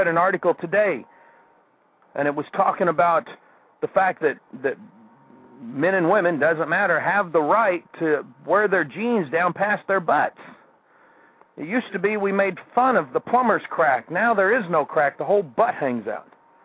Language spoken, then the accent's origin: English; Kansas City, United States; You know, when I was growing up in Kansas City, we had a place called 12th Street.